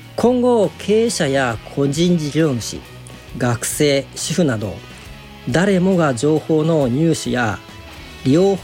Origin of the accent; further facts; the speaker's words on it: Nagaoka, Niigata, Japan; born there; 2月に入りましたが、長岡市内には息のない日が続いてます。私自身長岡生まれとしては、